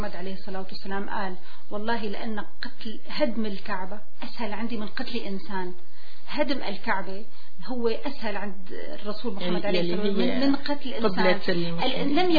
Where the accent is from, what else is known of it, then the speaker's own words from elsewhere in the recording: Syria; أنا ما بقدر كسورية شوف سوريا